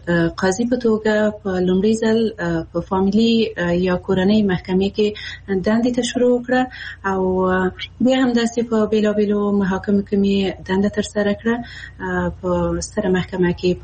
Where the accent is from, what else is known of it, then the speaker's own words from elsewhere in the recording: Afghanistan; زه د افغانستان یو هغه میرمن یم